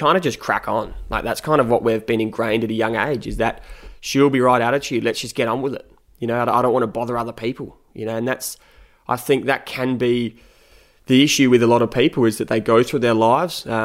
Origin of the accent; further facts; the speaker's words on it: Adelaide, South Australia, Australia; head back to my hometown in Adelaide and crack on with the treatment.